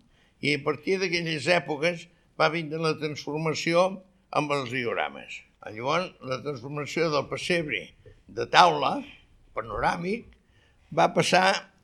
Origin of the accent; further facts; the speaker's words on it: Barcelona, Catalonia, Spain; also born or lived in l'Espluga; Clar, Barcelona, tot castellà en aquella època, el 43-44, prohibit català, per això, prohibidíssim.